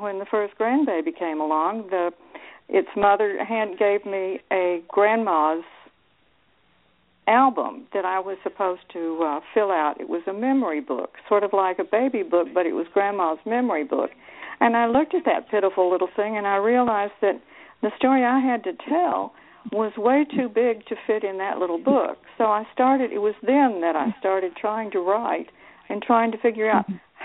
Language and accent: English; Cedar Creek, United States; when I grew up in Cedar Creek and the road to our house had one lane. So I just sort of, you don't realize where you're from until you move away